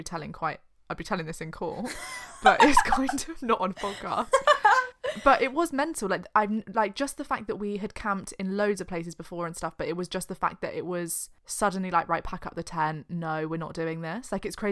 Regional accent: London, United Kingdom; there's someone in this town that I live in, not London, my hometown

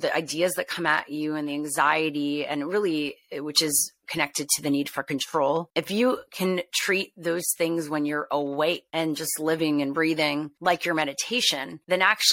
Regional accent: Canada; I'm Canadian. My background. I'm Canadian.

